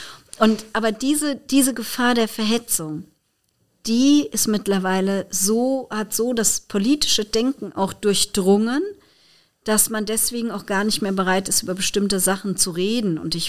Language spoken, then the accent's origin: German; Mainz, Rhineland-Palatinate, Germany; wie man bei uns in Mainz sagt